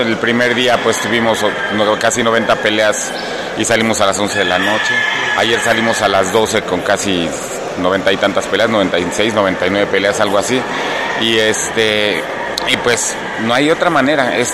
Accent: Mexico; nos debemos sentir orgullosos como mexicanos

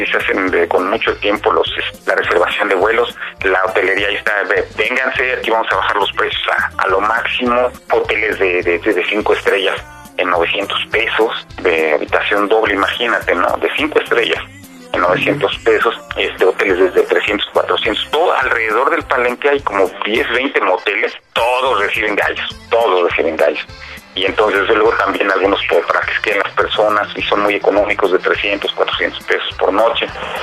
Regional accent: Mexico; nuestra parte como gallegos, pero sobre todo como patriotas, como mexicanos

